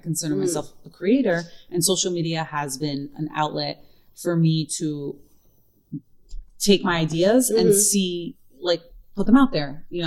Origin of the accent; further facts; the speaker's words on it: Brooklyn, New York, United States; I'm born and raised in Brooklyn, South Brooklyn, so it's freaking melting pot.